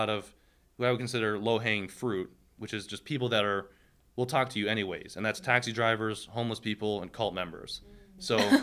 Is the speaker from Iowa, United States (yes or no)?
no; New York City, New York, United States; I grew up in New York City.